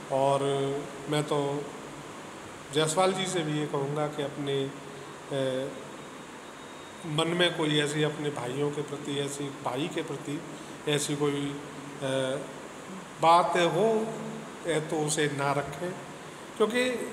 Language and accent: Hindi; Hathras, Uttar Pradesh, India; हाथरस से बिलोंग करता हूँ।